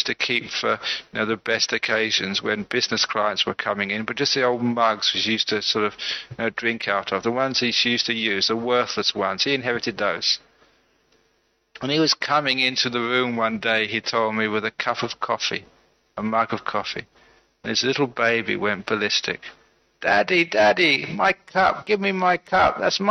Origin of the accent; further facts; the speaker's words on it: London, United Kingdom; born there; I was born in London, and I became a Buddhist.